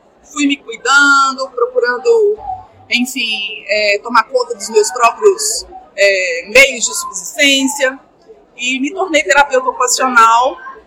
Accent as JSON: {"language": "Portuguese", "town": "Itabira", "region": "Minas Gerais", "country": "Brazil", "said": "eu nasci em Itabira, é uma cidadezinha no interior de Minas, 1h30 de BH, terra de Drummond, né? Sou itabirana de ferro"}